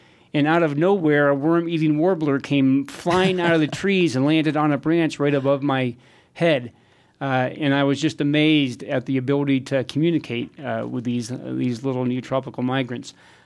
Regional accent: Jamestown, New York, United States; Well, I grew up in Jamestown, New York, which was also the hometown of the famous 20th century birder Roger Torrey Peterson.

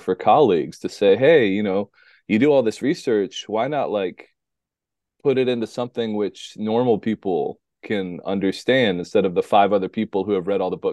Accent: Nashville, Tennessee, United States; also born or lived in Vietnam; was born in one of those countries, Vietnam. And I didn't really learn much about being Asian American or Vietnamese growing up in Nashville, Tennessee, where I'm from.

